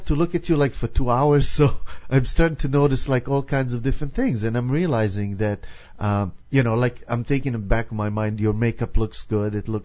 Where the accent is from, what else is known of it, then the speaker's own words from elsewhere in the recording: California, United States; I mean, we are from California. People that are not here are probably dreaming of being here.